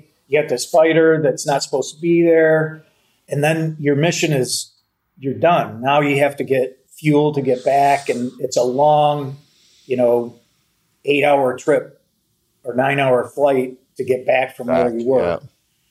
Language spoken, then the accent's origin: English; Michigan, United States; my wife and I moved from there to Kalamazoo, Michigan. We're originally from Michigan, so that was kind of returning home in a manner.